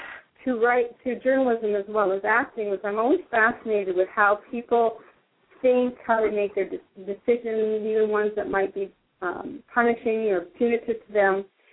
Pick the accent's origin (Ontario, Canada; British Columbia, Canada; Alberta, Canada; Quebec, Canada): Alberta, Canada; Edmonton; born there; also born or lived in California; Well, I was born in Canada in a place called Edmonton, which is on the same latitude as Siberia.